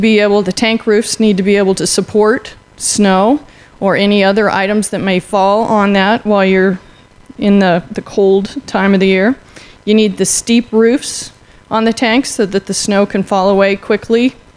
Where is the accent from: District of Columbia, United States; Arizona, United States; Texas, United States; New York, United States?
Arizona, United States; I've never done cold weather collection. I'm from Arizona.